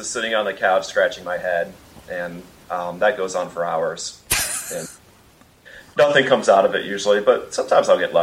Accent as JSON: {"language": "English", "region": "Ohio", "country": "United States", "also_born_or_lived": "Kansas / New Jersey / New York", "lives_now": "St. Petersburg, United States", "said": "I'm not from St. Petersburg. I've been here 5 years. I'm originally from Ohio. I've lived all over the place. So I actually lived in Kansas for a little bit. I've lived in New Jersey, New York, and Florida"}